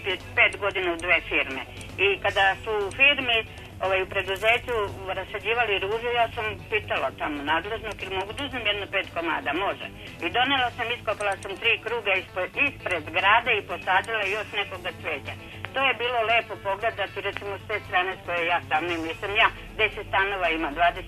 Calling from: Stara Pazova, Vojvodina, Serbia

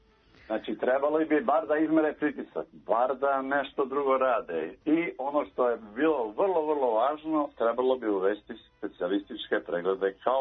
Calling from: Zemun, Belgrade, Serbia; Ja sam zove vas iz Zemuna.

